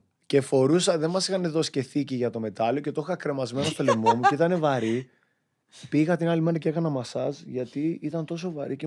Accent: Chania, Crete, Greece; now in Thessaloniki, Greece; ο λόγος που έφυγα από τα Χανιά της Κρήτης για να πάω στη Θεσσαλονίκη

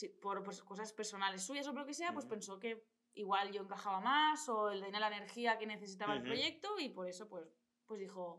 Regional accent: Sant Just Desvern, Catalonia, Spain; en Sant Just, que es de donde soy. Yo no soy de Barcelona, Barcelona, soy de Sant Just, que es un pueblecito que está a las afueras de Barcelona, vaya.

